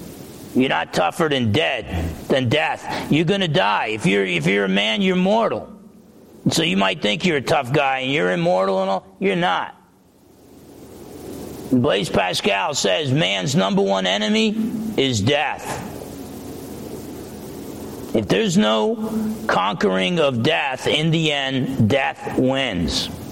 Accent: New Jersey, United States; And believe me, I grew up in New Jersey.

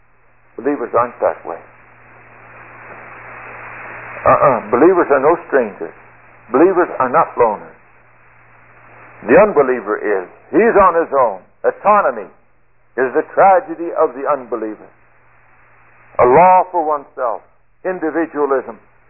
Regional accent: California, United States; I grew up there in California.

